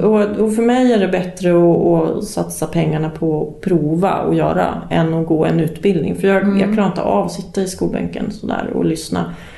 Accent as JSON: {"language": "Swedish", "town": "Sala", "region": "Västmanland County", "country": "Sweden", "lives_now": "Stockholm, Sweden", "said": "Nej, jag har bott i Stockholm jättelänge. Men jag är från Sala. Så är Västmanlänning."}